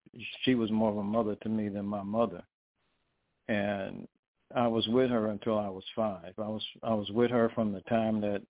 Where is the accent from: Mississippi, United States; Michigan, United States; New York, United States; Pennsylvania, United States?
New York, United States; Brooklyn; born there; also born or lived in Bronx; I was in New York, and when I was with my second mother, we lived in the Bronx. I was born in Brooklyn